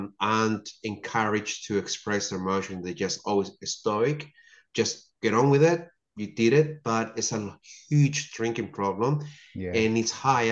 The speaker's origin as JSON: {"language": "English", "country": "Chile", "said": "I come from Chile. I've got a South American background, and men don't express their emotions."}